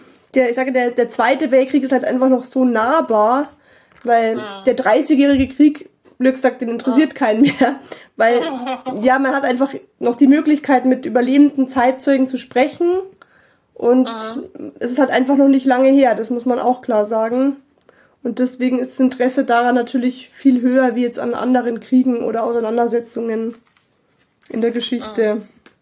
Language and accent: German; Rosenheim, Bavaria, Germany; ich wohne in Rosenheim, das ist südlich